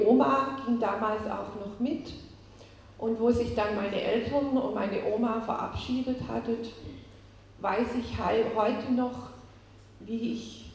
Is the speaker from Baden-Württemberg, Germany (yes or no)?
yes; Baden-Württemberg, Germany; bin 58 Jahre alt, geboren auf der Schwäbischen Alb. Und meine Kindheit und viele Jahre danach habe ich so 40 Kilometer nördlich vom Bodensee gelebt. Dann, 2007, hat es mich nach Hohenlohe verschlagen.